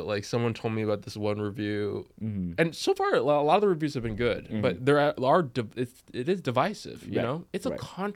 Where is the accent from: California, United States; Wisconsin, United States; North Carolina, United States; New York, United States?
California, United States; Anaheim; Like, it was in my hometown in Anaheim, it was mostly Mexican, which was a little bit easier because, you know, brown